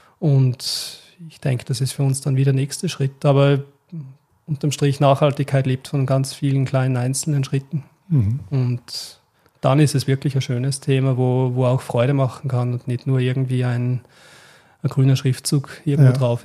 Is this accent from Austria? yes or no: yes; Austria; ich bin ursprünglich aus Österreich